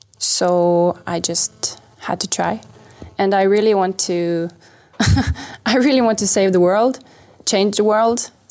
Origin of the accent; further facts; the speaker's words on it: Stavanger, Rogaland, Norway; English is a second language; I'm from Stavanger, Norway